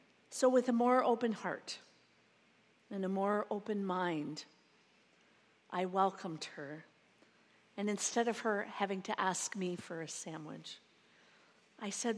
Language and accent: English; Stratford, Ontario, Canada; I was born in Stratford, grew up in Stratford, and moved to Montreal.